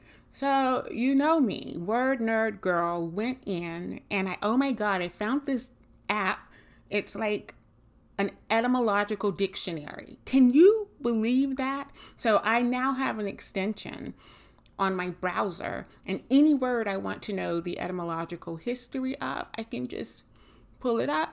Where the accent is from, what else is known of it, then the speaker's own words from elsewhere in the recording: Southern United States, United States; And I'm a Southerner, so good Lord, it's just something we do.